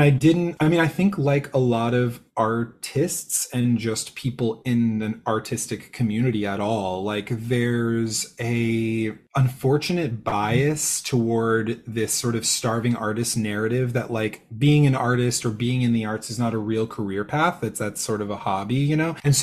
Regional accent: San Jose, California, United States; so I grew up in San Jose, California. It's the home of the largest children's theater in the country.

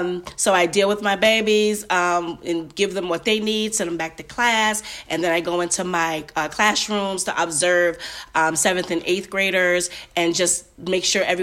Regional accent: Ansonia, Connecticut, United States; moved away as an adult; now in Charlotte, United States; I'm originally from Ansonia, Connecticut.

